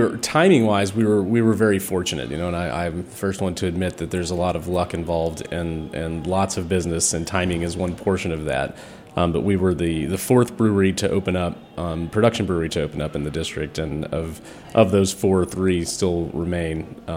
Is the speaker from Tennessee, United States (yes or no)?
yes; Tennessee, United States; moved away as an adult; now in Washington, United States; Yeah, I grew up in East Tennessee, mm-hmm. went to school in Nashville, and then moved up here chasing a girl right after undergrad.